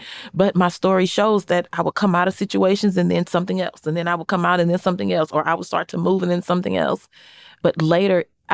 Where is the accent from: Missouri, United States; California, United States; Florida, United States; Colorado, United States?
Missouri, United States; St. Louis; I'm from St. Louis.